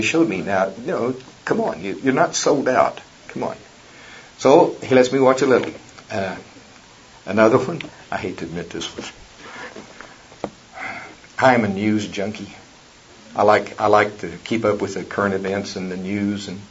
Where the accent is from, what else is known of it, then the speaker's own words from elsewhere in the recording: Oklahoma, United States; I love college football. I'm from Oklahoma. Not having our best year this year, but we'll be back.